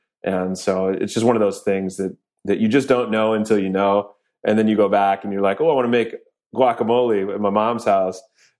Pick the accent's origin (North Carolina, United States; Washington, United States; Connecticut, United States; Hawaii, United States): Connecticut, United States; I'm from Connecticut originally, and so East Coast, grew up there my whole life, lived there my whole life, lived in Atlanta for a little bit, but always on the East Coast.